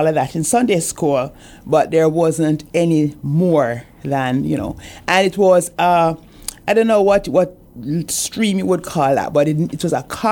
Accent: Saint Andrew, Jamaica; now in Guam; I'm from Jamaica.

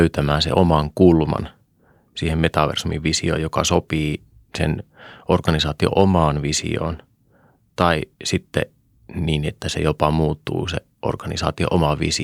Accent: Raahe, North Ostrobothnia, Finland; mä itse kotoisin Raahesta.

